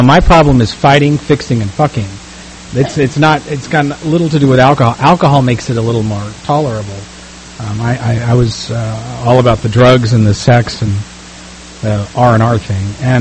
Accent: Las Vegas, Nevada, United States; And we come from Las Vegas, where how you look and what you can bring to the trophy conversation is currency.

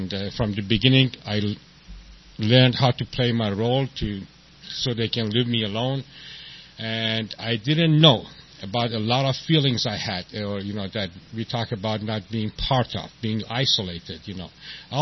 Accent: Tehran, Tehran Province, Iran; English is a second language; also born or lived in Chicago; now in San Diego, United States; you might be able to say from my accent that I'm not from San Diego, you know, although they introduced me right. And I was born in Tehran, Iran. And I came here. I landed in Chicago in 1976, and then I came to San Diego in 1987

